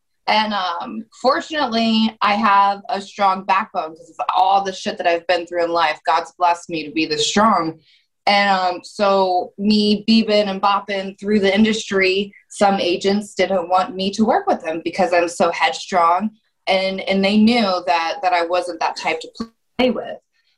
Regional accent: Columbus, Ohio, United States; So I grew up in Columbus, Ohio.

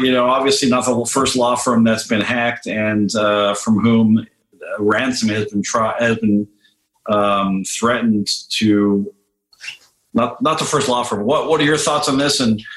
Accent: Canada; but does this get any play up in my home country where you are?

